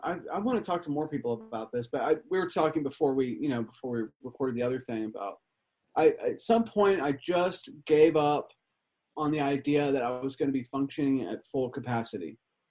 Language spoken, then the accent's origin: English; Fort Worth, Texas, United States; now in Austin, United States; I grew up in Fort Worth, and then I came to Austin about 22 years ago.